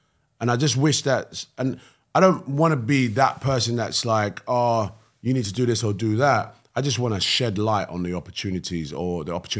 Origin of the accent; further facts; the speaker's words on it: London, United Kingdom; I grew up in London.